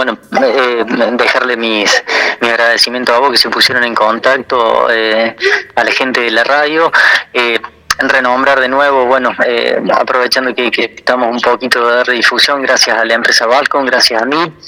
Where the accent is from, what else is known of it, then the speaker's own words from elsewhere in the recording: Villa Allende, Córdoba, Argentina; Y más siendo gente, somos todos de Villa Allende.